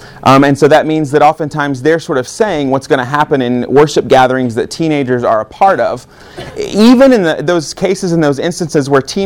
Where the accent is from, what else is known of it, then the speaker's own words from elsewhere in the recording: Alabama, United States; I'm from Alabama, by the way. So it's a common expression there.